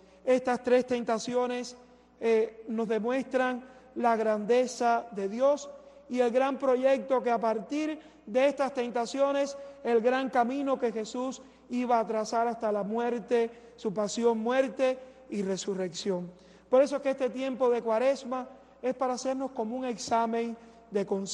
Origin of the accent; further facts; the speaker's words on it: Cuba; La mayor parte de ustedes, de nosotros, somos cubanos y sabemos lo que es la falta de pan.